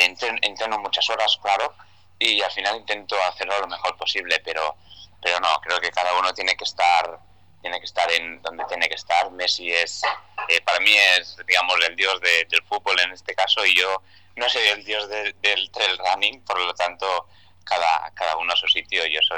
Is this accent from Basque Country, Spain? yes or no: no; Barcelona, Catalonia, Spain; Yo soy de Barcelona, que es una gran ciudad